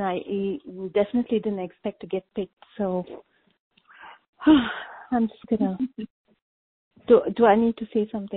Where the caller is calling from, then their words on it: Austria; calling from Austria.